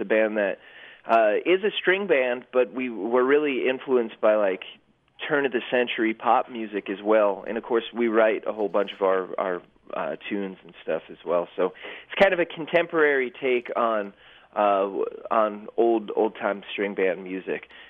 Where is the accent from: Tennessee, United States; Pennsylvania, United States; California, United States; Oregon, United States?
Tennessee, United States; I'm actually from East Tennessee, and my band … is on tour for the next couple weeks